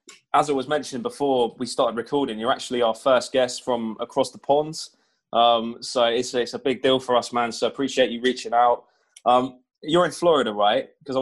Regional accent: United Kingdom; Oh man, it's freezing here, man. I mean, we're British, so it's customary.

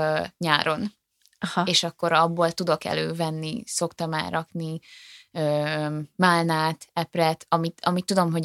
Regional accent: Hungary; now in Budapest, Hungary; én vidéki vagyok, és a nagymamámnak, meg ismerősöknek volt ilyen hatalmas fagyasztóládájuk

